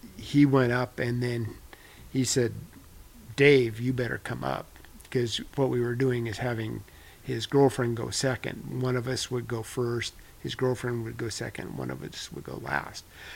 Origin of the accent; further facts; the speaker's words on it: California, United States; also born or lived in Nebraska; I grew up in California. Well, I was born in Nebraska, but grew up in California from age 6 on.